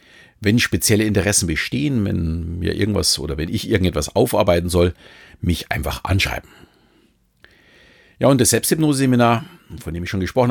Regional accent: Munich, Bavaria, Germany; fühle mich, auch wenn ich mittlerweile mit meiner Familie etwas außerhalb wohne, noch als echter Münchner. Geboren und aufgewachsen in der bayerischen Landeshauptstadt und auch beruflich bin ich immer in meiner Heimat geblieben.

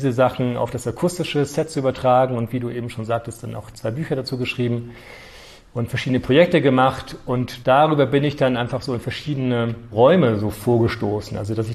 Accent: Norderstedt, Schleswig-Holstein, Germany; Norderstedt, dort, wo ich aufgewachsen bin.

